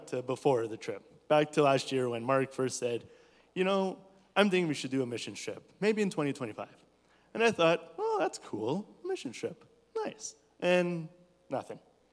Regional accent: Canada; Our translator would tell them that we're from Canada and that they want to share.

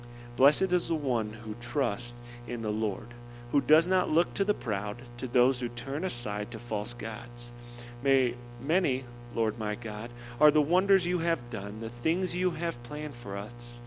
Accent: Phoenix, Arizona, United States; from North Phoenix.

